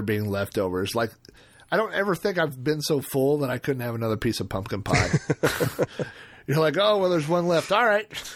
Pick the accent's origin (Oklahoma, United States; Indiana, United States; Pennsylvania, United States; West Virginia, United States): Oklahoma, United States; I'm from Oklahoma. We've had everything with gravy.